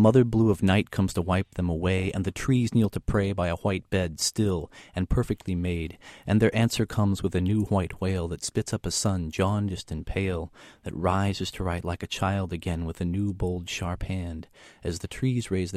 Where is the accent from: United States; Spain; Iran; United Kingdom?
United States; Washington, Illinois; also born or lived in Decatur / Chicago; I grew up in Washington, Illinois, which is a little farm town outside of farm and bedroom community for Caterpillar outside of Peoria.